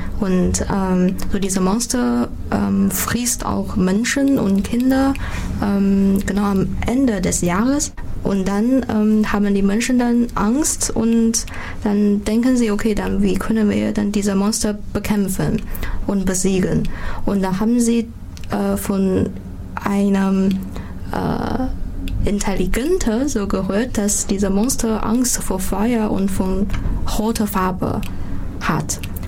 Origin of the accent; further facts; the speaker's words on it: northern China, China; German is a second language; now in Jena, Germany; Ich komme aus Nordchina, also in der Nähe von Peking.